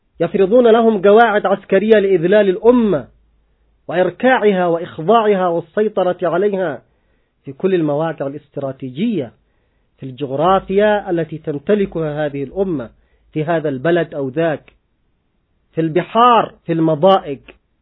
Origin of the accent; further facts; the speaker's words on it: Yemen; فيما فعله أدواتهم عندنا في اليمن من جرائم وحشية